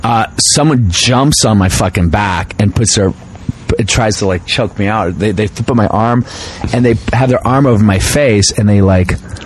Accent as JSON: {"language": "English", "country": "Ireland", "said": "So I'm Irish and I'm drunk and I don't have my glasses."}